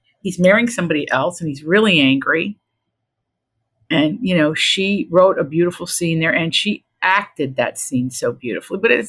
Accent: Appalachia, United States; What they don't understand about me is I grew up in Appalachia, so don't even come at me.

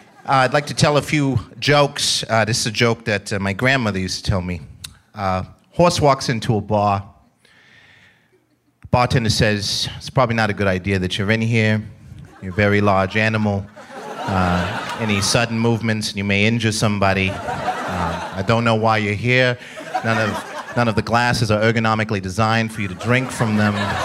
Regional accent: New York City, New York, United States; I come from New York. I don't know if you guys any from New York or whatever.

